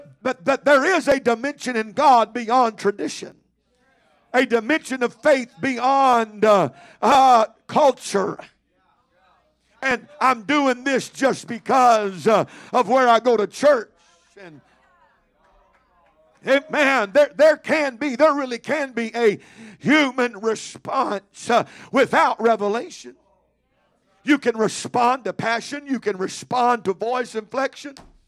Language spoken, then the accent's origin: English; United States; I was displaying emotion because I'm an American.